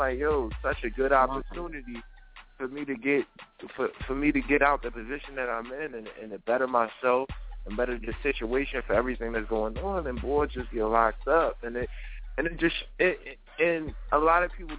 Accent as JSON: {"language": "English", "town": "Philadelphia", "region": "Pennsylvania", "country": "United States", "said": "I pray for that man, and I wish him the best, because I'm from Philly, and It's a bad feeling."}